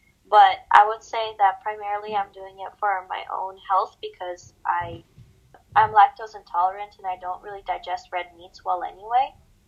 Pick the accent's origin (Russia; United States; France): Russia; I'm from Russia.